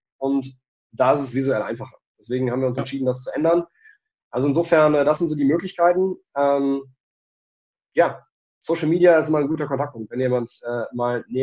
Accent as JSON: {"language": "German", "region": "North Rhine-Westphalia", "country": "Germany", "said": "Also ich komme ja aus dem Kölner Raum"}